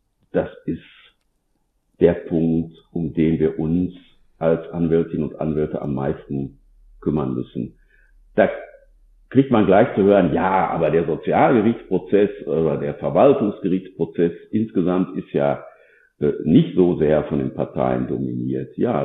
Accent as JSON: {"language": "German", "region": "North Rhine-Westphalia", "country": "Germany", "said": "Ich selbst bin ja aus Nordrhein-Westfalen und da auch ansässig."}